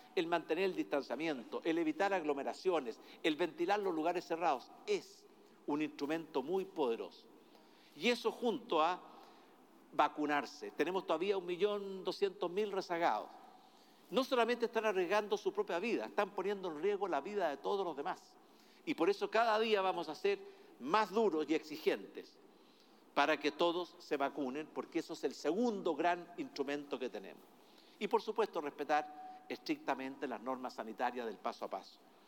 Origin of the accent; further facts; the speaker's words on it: Chile; somos todos los chilenos